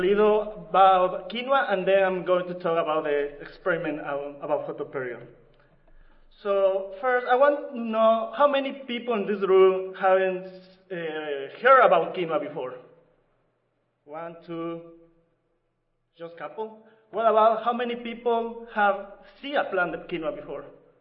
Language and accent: English; Ecuador; In South America, we are from Ecuador, we call quinoa the mother of the grain or golden grain